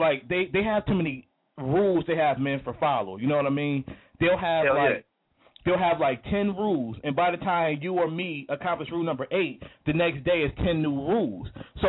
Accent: Buffalo, New York, United States; now in Detroit, United States; I mean, I'm from Buffalo, but I live in Detroit for the last 9 years.

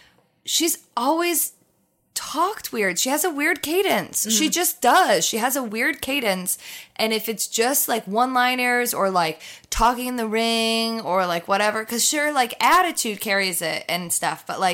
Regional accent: Midwest, United States; They're terrible. I say that as a Midwesterner.

